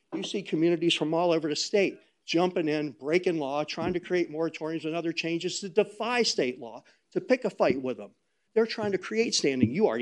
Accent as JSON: {"language": "English", "town": "Daytona Beach", "region": "Florida", "country": "United States", "said": "I'm from Daytona Beach."}